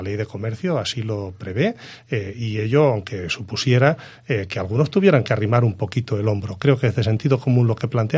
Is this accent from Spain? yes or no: yes; Valencian Community, Spain; conozco profundamente el tejido económico valenciano, las pequeñas y medianas empresas, he desarrollado mi actividad profesional durante una década en mi tierra